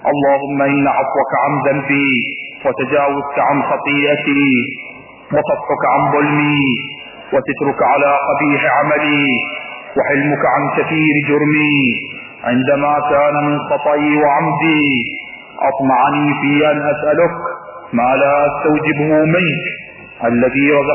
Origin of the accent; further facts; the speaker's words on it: Iraq; اذا نحن كشعب عراقي لا بد ان نقول كلا لكل انتهاكات العدو الاسرائيلي